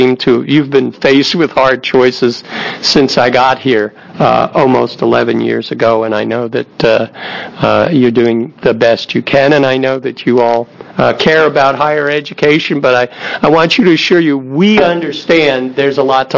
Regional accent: New York, United States; Representative Greenleck, I grew up in New York, so I know cynical in spades.

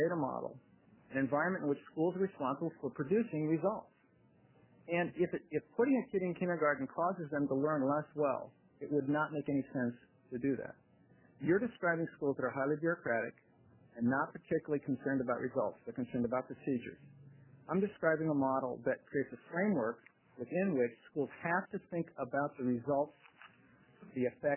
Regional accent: Ireland; and I'm Irish

